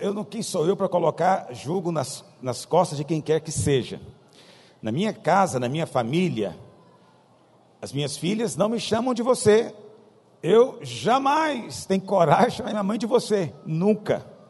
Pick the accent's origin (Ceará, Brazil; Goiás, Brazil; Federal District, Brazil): Goiás, Brazil; nós, aqui em Goiás, fazemos. Nós somos goianos, eu sei, tem mentalidade de goiano ainda, tradicional